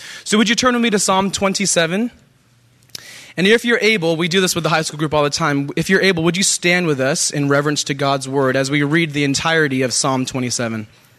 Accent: United States; born there; I'm full Filipino, but I was born in the States, and so it's always a treat going back over there.

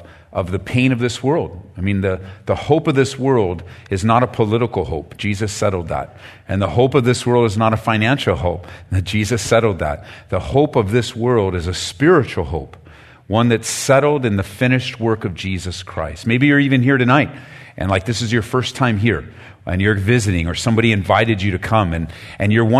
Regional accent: Downey, California, United States; now in Colorado, United States; I have been in Colorado for the last 18 years. We moved from Southern California. We grew up just outside of Downey.

